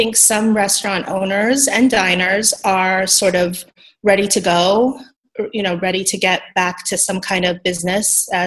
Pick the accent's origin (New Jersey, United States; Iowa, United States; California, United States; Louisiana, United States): California, United States; San Diego; And I grew up in San Diego. I spent many childhood birthday parties there.